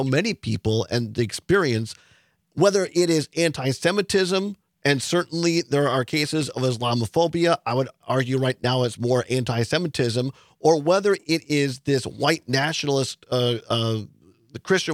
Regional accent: Richland Center, Wisconsin, United States; I grew up in Richland Center, Wisconsin, one of the stations you're on now in the morning, and a kind of 5,000 people.

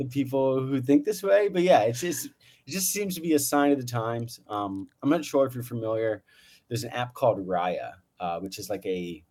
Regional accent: California, United States; I also have some friends who are really big Niners fans because I'm from the Bay Area.

